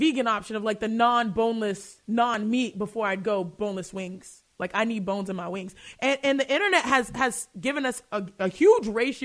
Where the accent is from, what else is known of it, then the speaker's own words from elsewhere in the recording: Houston, Texas, United States; because, you know, I'm from Houston, Texas.